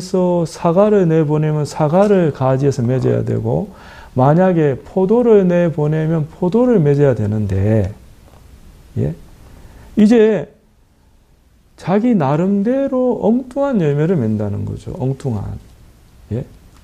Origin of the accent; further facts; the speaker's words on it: South Korea; 저도 한국 사람이고 제 아내도 한국 사람인데